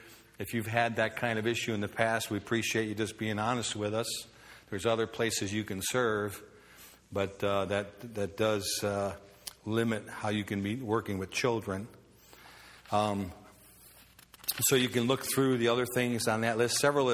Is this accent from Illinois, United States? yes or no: yes; Chicago, Illinois, United States; I grew up in Chicago. The 60s, our rule was if I didn't come home at night, by the time it was dark, I didn't eat